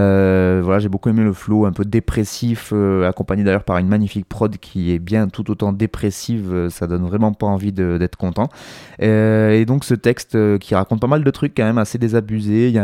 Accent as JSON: {"language": "French", "town": "Montpellier", "region": "Occitanie", "country": "France", "said": "Je viens, donc ça vient de Montpellier, j'ai pas précisé"}